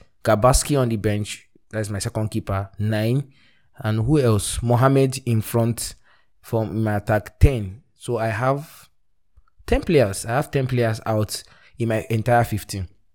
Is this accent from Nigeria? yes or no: yes; Nigeria; I just felt like, as a Nigerian, why did I give my Nigerian brother?